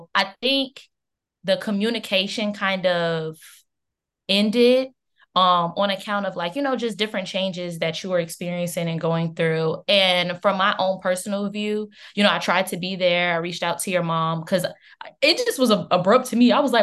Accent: Atlanta, Georgia, United States; now in Barbados; Well, yeah, I'm from Atlanta, and currently living in Barbados for med school

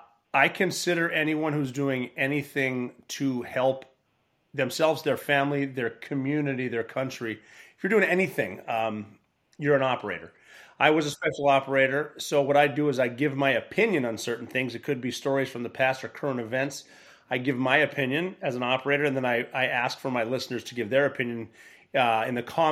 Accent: Montana, United States; You know, I grew up hunting in Montana

